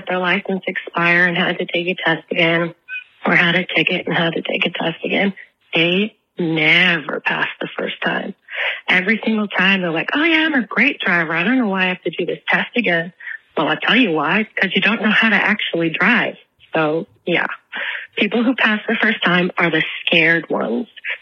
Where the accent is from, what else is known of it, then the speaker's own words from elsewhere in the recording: England, United Kingdom; I'm English.